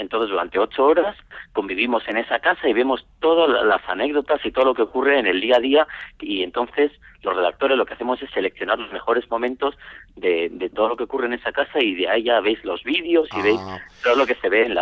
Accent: Getxo, Basque Country, Spain; moved away as an adult; now in Madrid, Spain; Soy de Getxo.

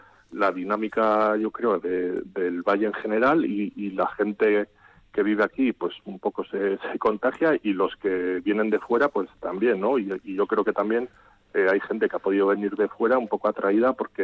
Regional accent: Vitoria-Gasteiz, Basque Country, Spain; also born or lived in Bilbao; now in Cuartango, Spain; yo, que además no soy de aquí, que vine de fuera, que soy de Gasteiz, viví en Bilbao y decidí venir aquí a vivir

